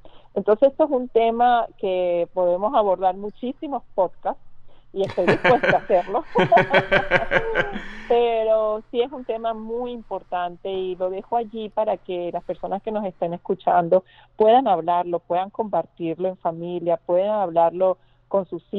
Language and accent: Spanish; Venezuela; digamos nosotros, siendo venezolanos, vemos cómo hay una agresión constante